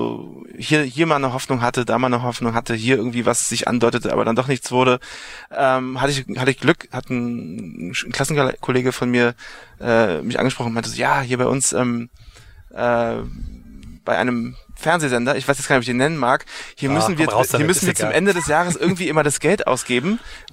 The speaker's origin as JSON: {"language": "German", "region": "Berlin", "country": "Germany", "said": "Oh, also ich komme aus Berlin. Westteil von Berlin, da bin ich geboren."}